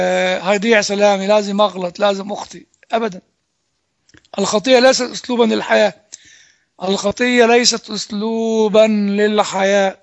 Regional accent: Egypt; الشفاء الروحي هنا ما أعرفش إذا كان في كلام كتب عندنا في مصر بالعربي ولا لا

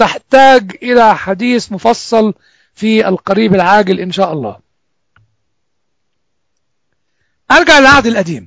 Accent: Egypt; now in United States; وأنا طبعا عارف إن في ناس أصوليين أكتر من أصولية الجماعات الإسلامية عندنا في مصر، هنا في أمريكا

